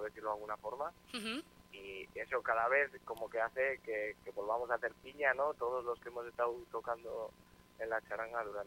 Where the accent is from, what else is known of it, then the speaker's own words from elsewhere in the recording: Tafalla, Navarre, Spain; Pues, la mayoría somos de Tafalla y Olite, la gran mayoría de Tafalla y Olite